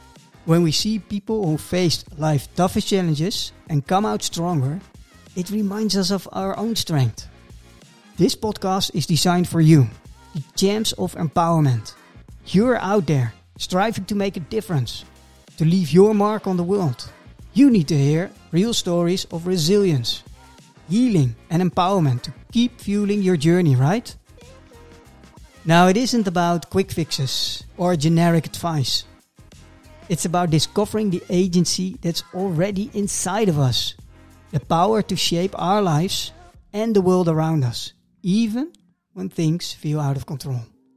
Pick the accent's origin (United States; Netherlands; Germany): Netherlands; also born or lived in Mumbai, India; I was born in Mumbai in 1973, adopted at 6 months old, and grew up in the Netherlands with no genetic markers around me at all. When I was 4, I spent 2 years in kindergarten in New York